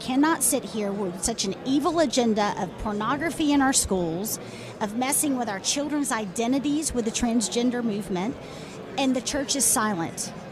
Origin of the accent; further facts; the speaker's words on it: Texas, United States; I'm from Texas, and I said, nope. I'm staying right where I'm at.